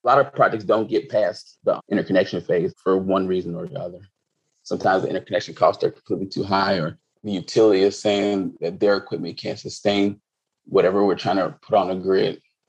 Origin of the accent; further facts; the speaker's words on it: Chicago, Illinois, United States; also born or lived in Jamaica / Florida; I was born in Chicago. Then I lived in Jamaica for a few months. Then I moved back to Chicago. Then I moved to Florida for a few years, like 13 years. And then I ended back up in Chicago.